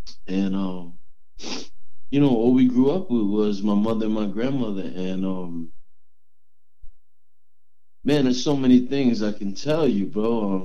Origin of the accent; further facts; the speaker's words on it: New York City, New York, United States; I'm born and raised in New York City.